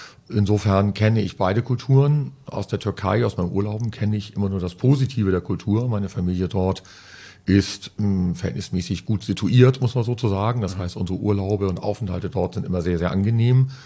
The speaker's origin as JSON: {"language": "German", "region": "Hamburg", "country": "Germany", "tie": "born or raised there", "said": "Ich bin Hamburger gebürtig, das stimmt."}